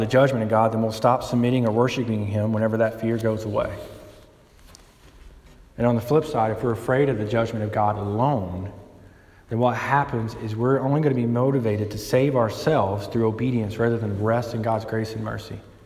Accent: Deep South, United States; It reminds me growing up, I grew up in the Deep South and it was this very church culture.

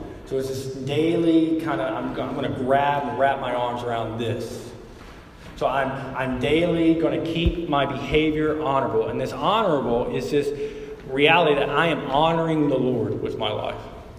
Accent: Alabama, United States; So, I grew up in the Deep South, like Alabama, country south.

